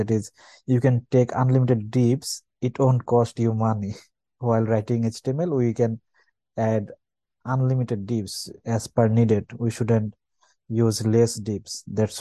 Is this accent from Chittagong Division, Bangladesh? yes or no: yes; Comilla, Chittagong Division, Bangladesh; English is a second language; I was brought up in Kumilla, Bangladesh, finished my school and college in my hometown.